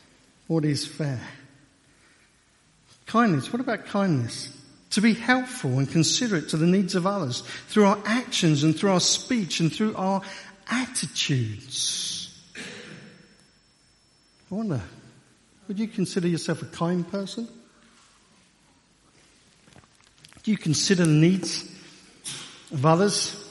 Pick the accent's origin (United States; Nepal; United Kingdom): United Kingdom; And we're British, so we were queuing orderly.